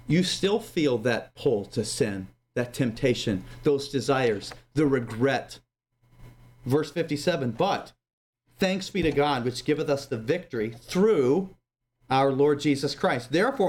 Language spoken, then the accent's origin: English; Midwest, United States; I grew up in the Midwest, and when it rains in the Midwest for a considerable amount of time, the earth is very muddy.